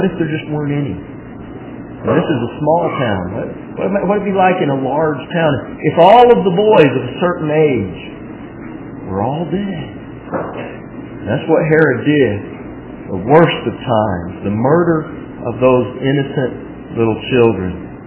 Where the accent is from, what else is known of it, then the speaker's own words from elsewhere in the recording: Butler, Alabama, United States; And we say, well, I'm from Butler. Well, where is that? Never heard of it. You mean Butler County? No, not Butler County. The city of Butler. It's in Choctaw County.